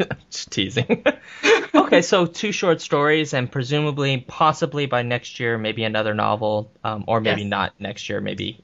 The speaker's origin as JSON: {"language": "English", "region": "California", "country": "United States", "moved": "yes", "said": "I'm also from California, so when I moved here, there is some truth to that sort of comedic saying that the racism is different."}